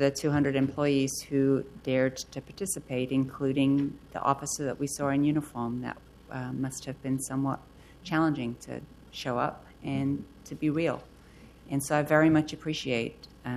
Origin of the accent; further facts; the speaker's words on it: England, United Kingdom; She was one of my heroes growing up in England